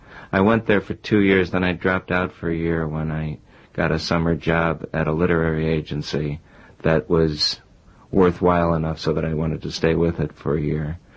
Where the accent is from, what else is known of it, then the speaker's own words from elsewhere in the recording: Buffalo, New York, United States; now in New York City, United States; I was born in Buffalo some 46 years ago and grew up there and have lived in New York City for most of my presumably adult life, off and on.